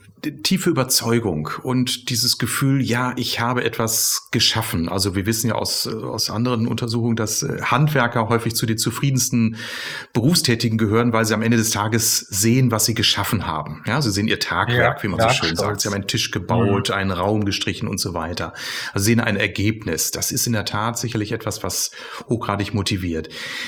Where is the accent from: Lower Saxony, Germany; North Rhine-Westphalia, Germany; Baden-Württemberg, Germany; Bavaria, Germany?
North Rhine-Westphalia, Germany; Bielefeld; Ich bin gebürtiger Bielefelder.